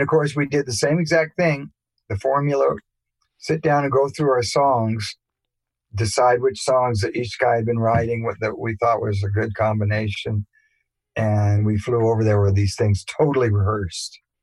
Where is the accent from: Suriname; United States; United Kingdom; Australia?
United Kingdom; England; born there; And Jerry and I both have British mothers. I was born in England.